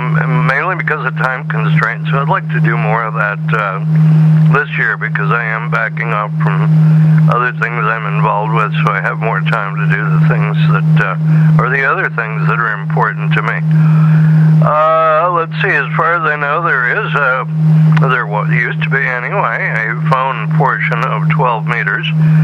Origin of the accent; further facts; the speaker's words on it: Connecticut, United States; And, Tim, I'm from Connecticut, so I say, if it ain't fixed, don't break it.